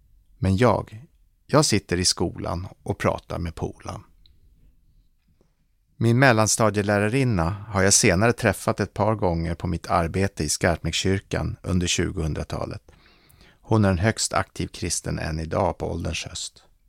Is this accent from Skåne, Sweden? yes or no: no; Stockholm, Stockholm County, Sweden; Min uppväxt i Stockholms södra närförorter var sekulär